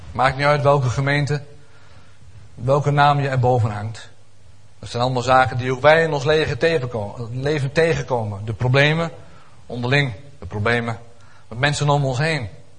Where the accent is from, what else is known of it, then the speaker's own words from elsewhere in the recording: Elburg, Gelderland, Netherlands; Ik kom maar uit Elburg, dus hout, hooi en strooi.